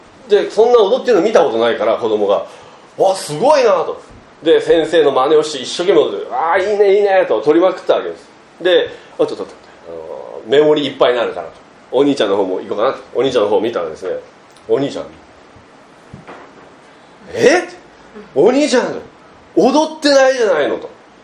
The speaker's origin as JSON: {"language": "Japanese", "region": "Kagoshima", "country": "Japan", "said": "鹿児島から参りました"}